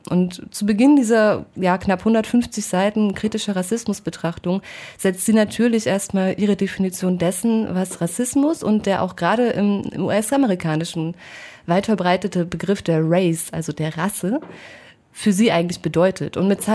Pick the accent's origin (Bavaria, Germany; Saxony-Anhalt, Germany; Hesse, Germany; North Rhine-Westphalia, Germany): Saxony-Anhalt, Germany; Halle; Denn zuerst sage ich dann, na ja, aus Halle.